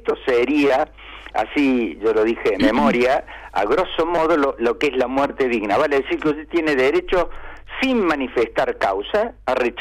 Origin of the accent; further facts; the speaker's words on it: Córdoba, Argentina; Soy de la X de Córdoba.